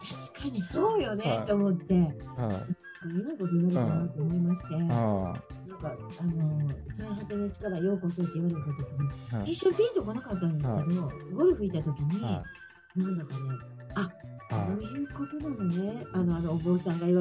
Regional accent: Osaka, Japan; now in Nagasaki, Japan; 同じ大阪出身なんですけど、片や松本市に嫁いだお友達と、はい、私は今長崎にいる

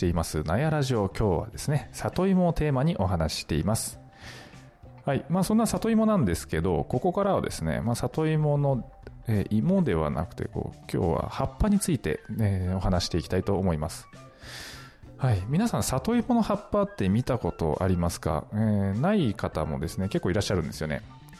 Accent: Nagasaki, Japan; まあ、私九州出身で、まあ、今、長崎県出身、長崎県在住なので

